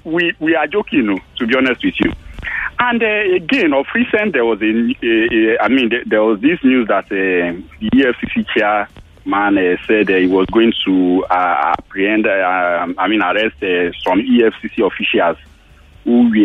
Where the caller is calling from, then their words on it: Ekpeye, Rivers, Nigeria; I'm calling you from Ekpeya.